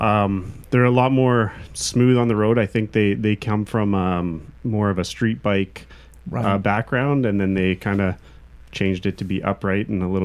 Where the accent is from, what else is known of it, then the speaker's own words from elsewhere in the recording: Whitehorse, Yukon, Canada; We're from Whitehorse, Yukon. That's in Canada.